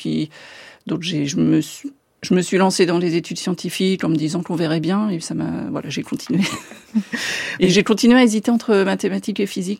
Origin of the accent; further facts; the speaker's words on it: Orléans, Centre-Val de Loire, France; Alors, j'ai grandi à Orléans